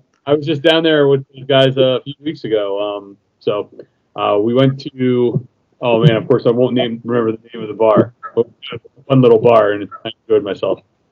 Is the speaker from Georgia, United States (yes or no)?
no; New Jersey, United States; now in Philadelphia, United States; I grew up in North Jersey actually, but I've been down in the Philly area since college.